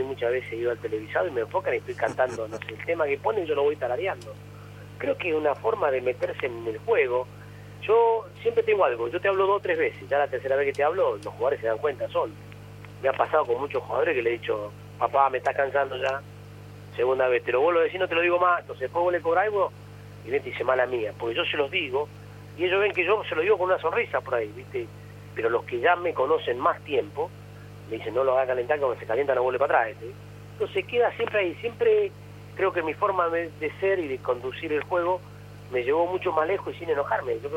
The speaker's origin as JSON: {"language": "Spanish", "town": "Bahía Blanca", "region": "Buenos Aires Province", "country": "Argentina", "said": "soy de Bahía y ya te respetan."}